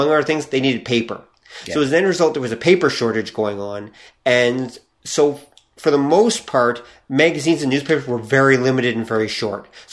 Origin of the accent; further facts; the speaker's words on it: Canada; Like, and I'm a Canadian. I'm used to thick forests.